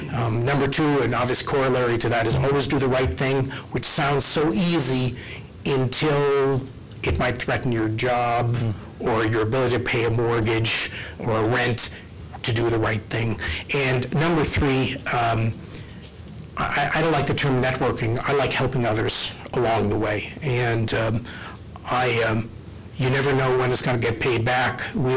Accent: Hartford, Connecticut, United States; my hometown of Hartford, Connecticut, which is already exploring bankruptcy options

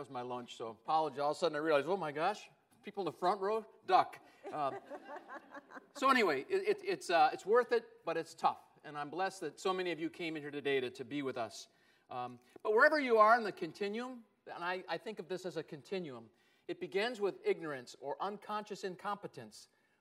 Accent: Livonia, Michigan, United States; I know growing up in Livonia, it wasn't a very diverse place.

